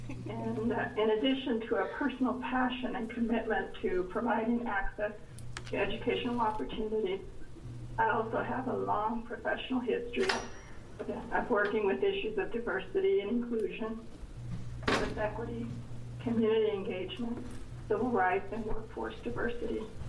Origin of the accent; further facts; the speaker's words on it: Salem, Oregon, United States; Growing up in Salem, I'm very familiar with Western Oregon and the excellent reputation and the impact that they have in our community.